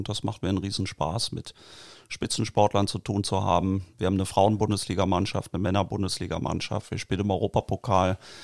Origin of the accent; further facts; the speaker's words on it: Barsinghausen, Lower Saxony, Germany; Ich bin in Barsinghausen aufgewachsen und wohne da auch jetzt.